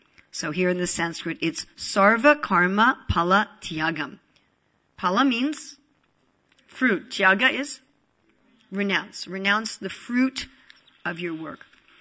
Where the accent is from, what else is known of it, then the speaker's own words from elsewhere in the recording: New York, United States; also born or lived in New Jersey; I'm also from New York and New Jersey. So many of us come from New York and New Jersey.